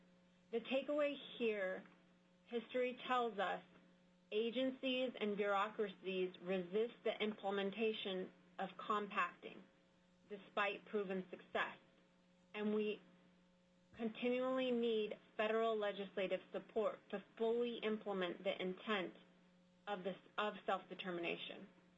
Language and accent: English; Stevens Village, Alaska, United States; now in Fairbanks, United States; I'm from Stevens Village. I reside in Fairbanks, where I raise my family and work for Tanana Chiefs Conference